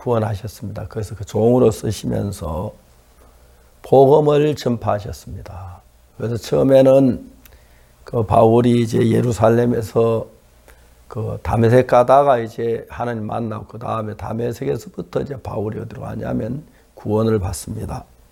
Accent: Seonsan, North Gyeongsang, South Korea; 제 고향 선산에서 죄사함을 받고

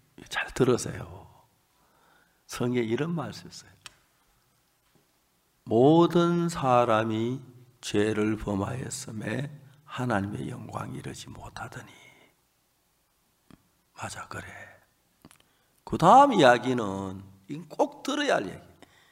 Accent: North Gyeongsang, South Korea; 우리 고향이 낙동강이 있는데, 낙동강이 있고 낙동강 지류가 있는데 그게 김천에서 오는 감천강이라고 했어요.

